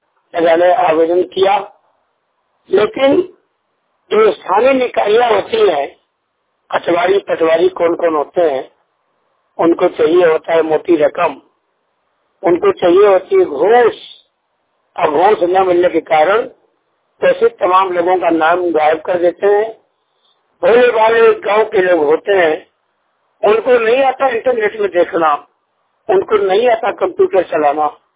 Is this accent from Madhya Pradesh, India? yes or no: yes; Satna, Madhya Pradesh, India; मैं दिल्ली से … मित्रों आपको बताऊं कि मैं मध्य प्रदेश सतना जनपद का रहने वाला हूं